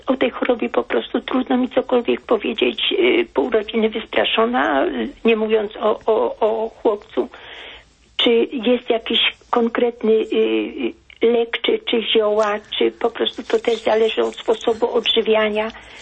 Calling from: Germany; Ja z Niemiec.

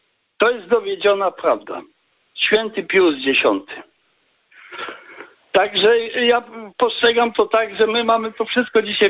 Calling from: Masovian Voivodeship, Poland; No, jestem spod Warszawy.

